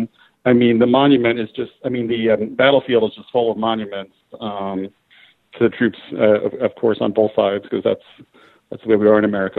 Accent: United States; I'm an American who just put two kids through college, so.

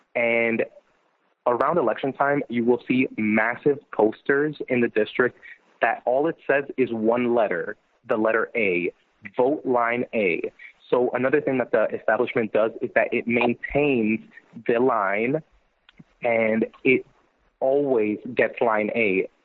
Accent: New Jersey, United States; he was my hometown mayor when I was a kid, and he comes directly out of the New Jersey political scene.

